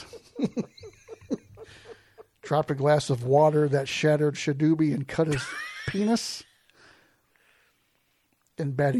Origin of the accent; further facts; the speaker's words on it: South Bend, Indiana, United States; So I grew up in South Bend, Indiana, and there was a video store down the road, across the highway from my dad.